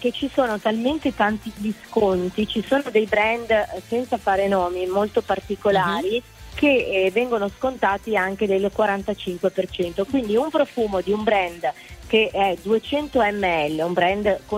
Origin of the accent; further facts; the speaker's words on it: Lombardy, Italy; Sono di provincia di Milano